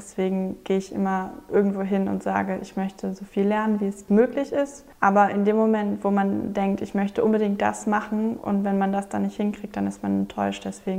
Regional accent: Bonn, North Rhine-Westphalia, Germany; Ich komme aus Bonn, das ist im westlichen Teil von Deutschland. Viele kennen das als die ehemalige Hauptstadt.

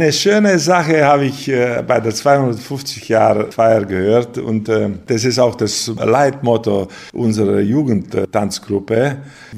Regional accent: Sackelhausen, Timiș County, Romania; Ich bin 1957 in Temeswal geboren, aufgewachsen in Sackelhausen in der rumänischen Straße und habe meine Kindheit dort verbracht

